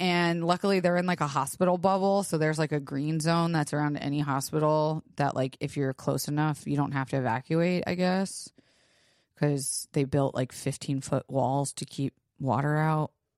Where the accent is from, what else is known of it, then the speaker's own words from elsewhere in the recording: Florida, United States; Like growing up in Florida, we are not afraid of hurricanes.